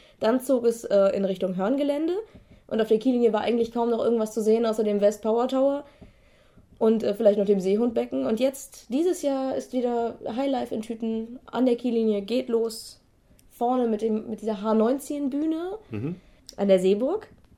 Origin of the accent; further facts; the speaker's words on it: Preetz, Schleswig-Holstein, Germany; also born or lived in Düsseldorf; now in Kiel, Germany; Ich bin in Düsseldorf geboren, in Preetz aufgewachsen und bin seit ungefähr 96 Kielerin.